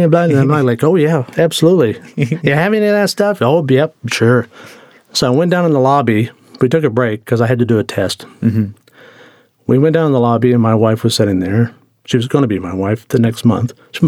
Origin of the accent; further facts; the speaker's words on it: Tulsa, Oklahoma, United States; And this is all local. This is growing up in Tulsa.